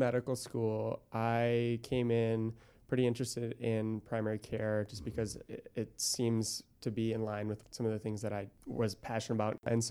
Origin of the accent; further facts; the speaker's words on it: Eden Prairie, Minnesota, United States; Yeah, I was born and raised in Eden Prairie.